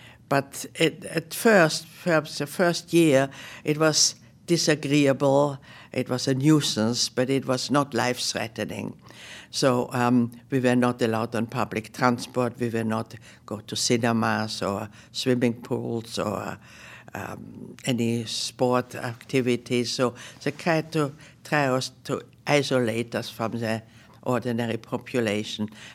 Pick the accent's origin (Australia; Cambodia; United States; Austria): Austria; English is a second language; And when she heard I came from Austria, she said, well, my father can speak German to you.